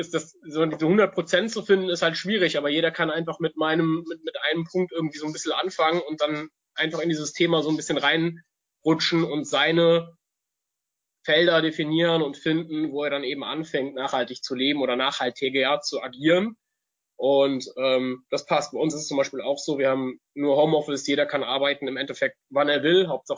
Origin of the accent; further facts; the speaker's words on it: Cologne, North Rhine-Westphalia, Germany; Ich als Kölner